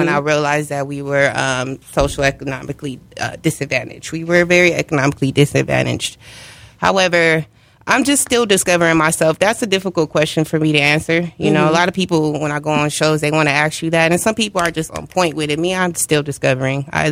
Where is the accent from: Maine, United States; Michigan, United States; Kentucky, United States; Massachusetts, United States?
Michigan, United States; now in California, United States; I am originally from Michigan, a transplant here in California.